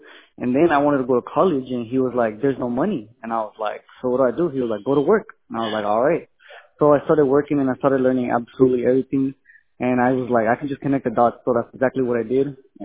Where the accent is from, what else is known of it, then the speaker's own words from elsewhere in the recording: Texas, United States; everybody's like, where are you from? And I'm from Texas.